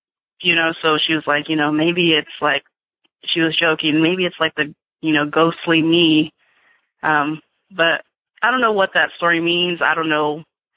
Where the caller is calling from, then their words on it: California, United States; I'm calling from Northern California.